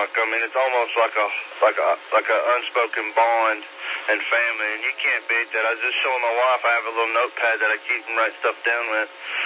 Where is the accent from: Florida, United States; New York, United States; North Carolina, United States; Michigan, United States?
North Carolina, United States; Pisgah Forest; I'm from the Pisgah Forest area.